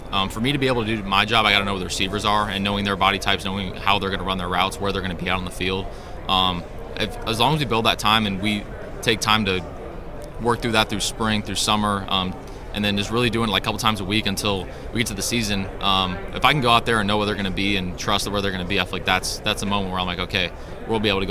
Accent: California, United States; I'm from California.

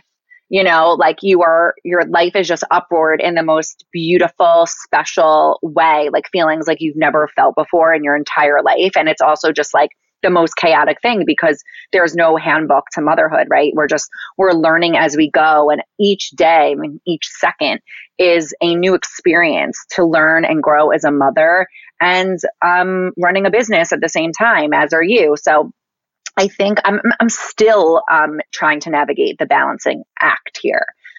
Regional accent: Roslyn, New York, United States; I grew up in Roslyn, New York. It's a suburb outside of the city. And my family moved to Brookville about 18, 19 years ago.

